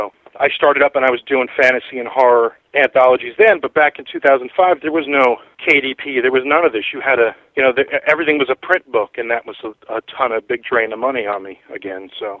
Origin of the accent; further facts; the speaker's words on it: New Jersey, United States; And that was what was so freaking cool about growing up in Jersey and the metal and everything, because these guys were there.